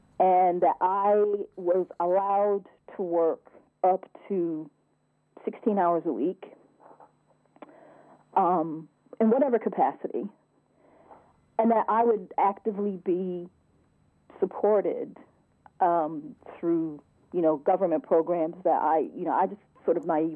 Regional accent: United States; obviously I'm an American. I'm Native American.

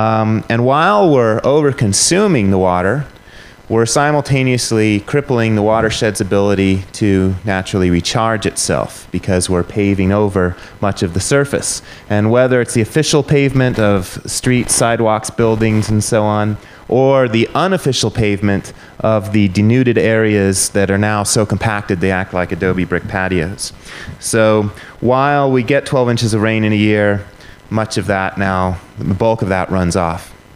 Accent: Tucson, Arizona, United States; the situation in my hometown of Tucson, Arizona

